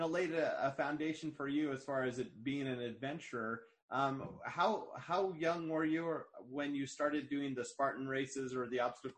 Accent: the West, United States; I grew up in the West, and then I went to the East Coast for graduate school.

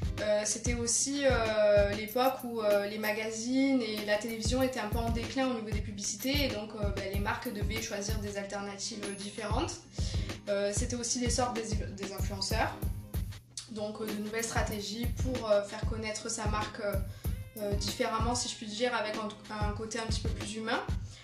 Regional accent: Marseille, Provence-Alpes-Côte d'Azur, France; accent: southern French; moved away as an adult; Ça fait un an et demi que je suis ici. Donc à la base je suis marseillaise, je viens du sud, hein, vous pourrez l'entendre mon petit accent en chantant. J'ai 26 ans et je suis venue ici il y a un an et demi

